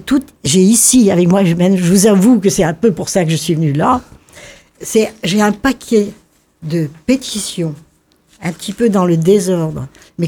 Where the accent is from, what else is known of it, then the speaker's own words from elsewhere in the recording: Brittany, France; Je suis européenne, mais je suis française, je suis bretonne aussi.